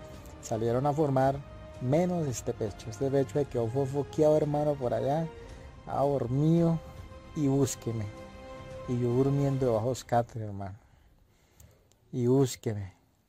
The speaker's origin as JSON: {"language": "Spanish", "town": "Cúcuta", "region": "Norte de Santander", "country": "Colombia", "said": "En mi caso, yo soy de Cúcuta, y en mi caso pues nadie iba a ir."}